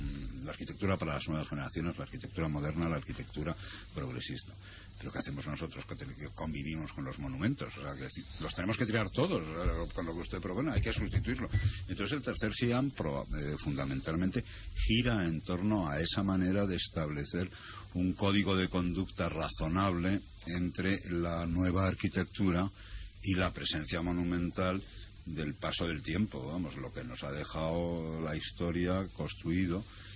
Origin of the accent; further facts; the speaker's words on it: Asturias, Spain; Yo soy asturiano y me voy a Asturias